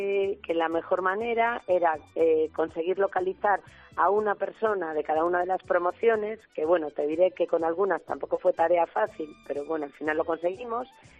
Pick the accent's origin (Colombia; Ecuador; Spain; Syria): Spain; aparte ya sabes cómo somos los españoles